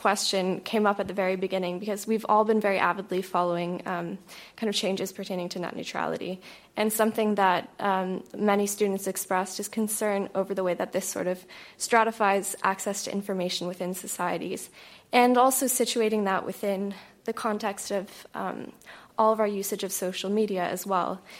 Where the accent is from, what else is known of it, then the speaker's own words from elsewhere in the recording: Waterloo, Ontario, Canada; I'm Canadian and British. I grew up in Waterloo, Ontario, which is very much one of the tech hubs of Canada.